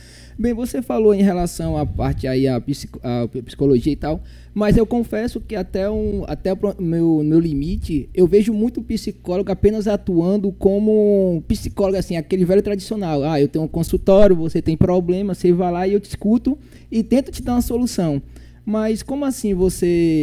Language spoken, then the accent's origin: Portuguese; Bahia, Brazil; é porque nós somos aqui da Bahia. Isso, é. Pouco digo... perto de Salvador, como já falei anteriormente.